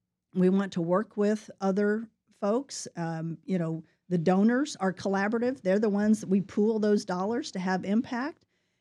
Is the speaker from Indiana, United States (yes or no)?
yes; Plainfield, Indiana, United States; I grew up just west of Indianapolis in a little town called Plainfield. It's bigger now than it was.